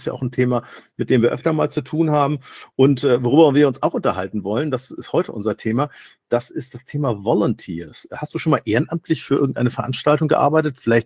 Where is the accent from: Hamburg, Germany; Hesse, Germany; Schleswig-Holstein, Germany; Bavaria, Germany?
Hamburg, Germany; Und als Hamburger muss ich natürlich sagen, Auslosung in der Elbphilharmonie, was gibt's Besseres?